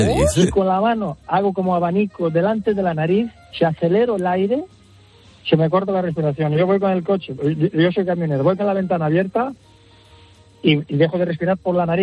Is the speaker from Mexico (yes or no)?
no; Angola; now in Palma, Spain; Yo soy de Angola, vivo aquí en Palma de Mallorca